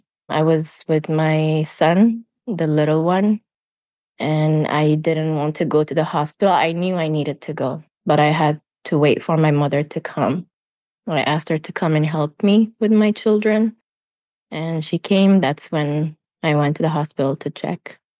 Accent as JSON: {"language": "English", "country": "Saudi Arabia", "tie": "born or raised there", "moved": "yes", "said": "So I grew up in Saudi Arabia. I was there for my more than 20 years."}